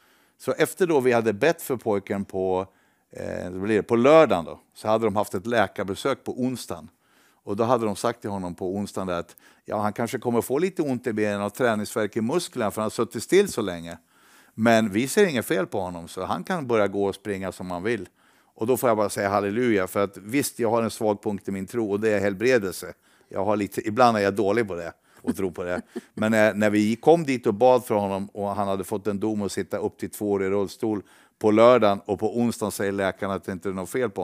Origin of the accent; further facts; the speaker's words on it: Sweden; Och jag som svensk, dum som jag är